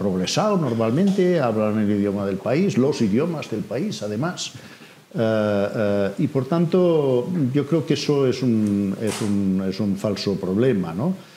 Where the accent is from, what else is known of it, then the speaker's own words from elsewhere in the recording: Valls, Catalonia, Spain; first language Catalan; Spanish is a second language; yo soy de aquí, soy de Valls, aquí al lado de Tarragona y tal, y bueno, cuando era pequeño, eso ya hace un tiempito